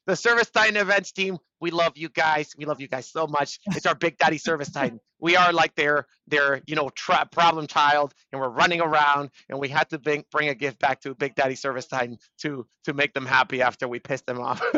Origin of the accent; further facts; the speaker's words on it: Dominican Republic; I don't watch – I'm not American. I'm Dominican.